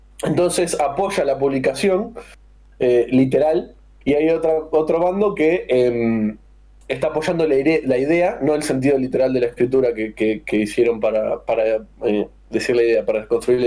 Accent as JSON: {"language": "Spanish", "region": "Santa Fe", "country": "Argentina", "said": "Yo soy una colorada de Santa Fe"}